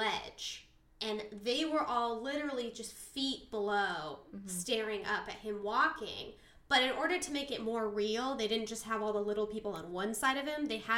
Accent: California, United States; you know, we're from Southern California. We know a mountain when we see one

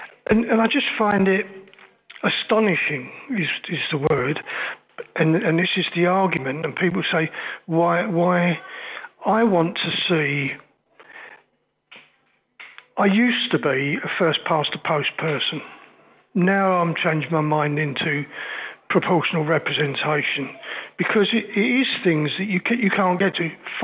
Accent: England, United Kingdom; moved away; again, as an outsider, as an English person, although I've lived here for, I don't know, nearly 20 years

